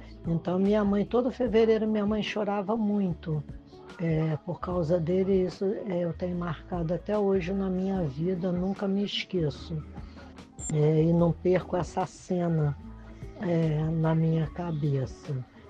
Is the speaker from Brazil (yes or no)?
yes; Niterói, Rio de Janeiro, Brazil; Tenho 66 anos. Nasci em 21/4/1959, portanto, 66 anos. Resido em Niterói, centro de Niterói. Morei em São Francisco durante a minha vida toda, desde os 5 anos que eu vim do Rio. Vivi no Cubango durante 3 anos